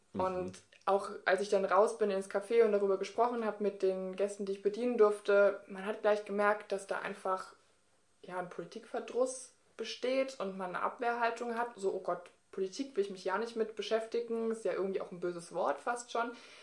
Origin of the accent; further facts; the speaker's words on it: Sinsheim, Baden-Württemberg, Germany; also ich bin in Sinsheim groß geworden